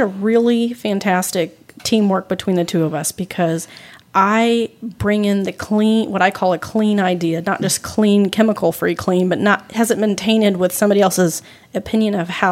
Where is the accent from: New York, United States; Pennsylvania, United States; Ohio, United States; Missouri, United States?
Missouri, United States; Kansas City; also born or lived in Oklahoma; Yes, I was born in Kansas City. Mm-hmm. Spent years back and forth between Oklahoma and this area. But mm-hmm. for the most part, I grew up here north of the river.